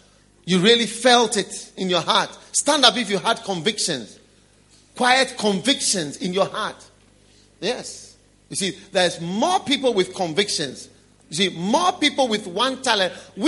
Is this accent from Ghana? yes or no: yes; Ghana; English is a second language; I said, me, a book? How? I'm from Ghana. No one will read my book.